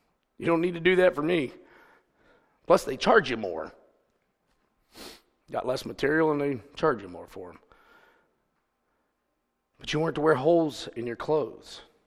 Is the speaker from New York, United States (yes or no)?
no; West Virginia, United States; Now, I'm from West Virginia. That's common.